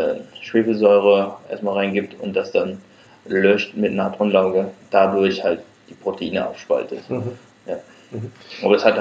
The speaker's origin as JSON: {"language": "German", "country": "Japan", "said": "also ich komme halt aus Japan"}